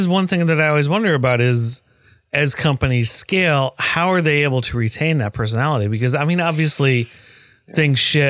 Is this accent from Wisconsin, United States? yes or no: no; Minnesota, United States; because I grew up in Minnesota